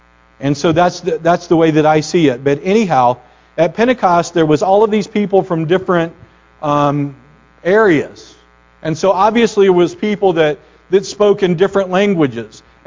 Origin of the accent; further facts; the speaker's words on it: Arkansas, United States; And I can say that because I'm from there. So he wasn't very nice to Arkansas people. I'm from Arkansas.